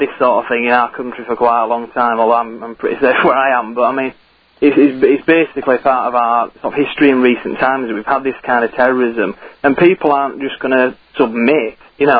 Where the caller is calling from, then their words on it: Skipton, Yorkshire and the Humber, United Kingdom; No, Skipton, North Yorkshire.